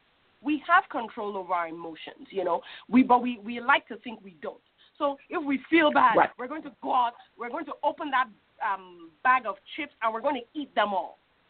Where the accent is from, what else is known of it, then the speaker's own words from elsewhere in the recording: Nigeria; I was brought up in Nigeria, by the way.